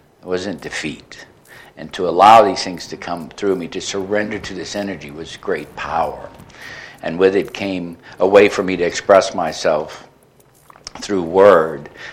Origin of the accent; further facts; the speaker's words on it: New Orleans, Louisiana, United States; realizing that I had my own issues with treatment centers and stuff when I grew up in New Orleans, had gotten involved in a radical lifestyle